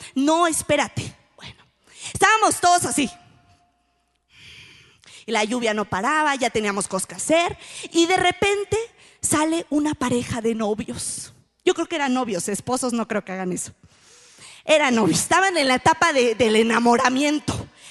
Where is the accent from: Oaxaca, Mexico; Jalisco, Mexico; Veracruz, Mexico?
Oaxaca, Mexico; como buen oaxaqueño ha sido al andador turístico